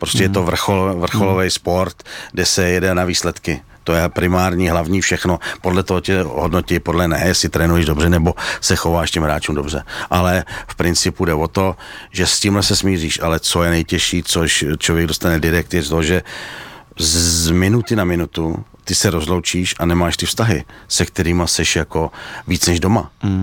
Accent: Pardubice Region, Czechia; pocházím z Pardubického kraje

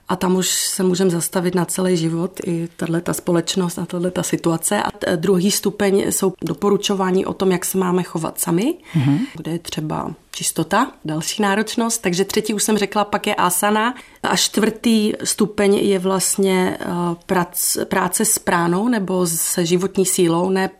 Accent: Slovakia; now in Prague, Czechia; že jsem Slovenka, žijící 20 let v Praze

